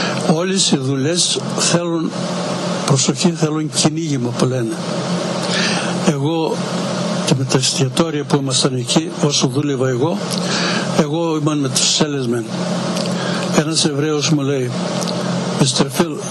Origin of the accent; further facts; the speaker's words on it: Greece; now in United States; βγήκα συνταξιούχος και ερχόμαστε 3 μήνες εδώ, 3 μήνες στο Μασατσούσετ και 6 μήνες στην Ελλάδα, στο χωριό μου.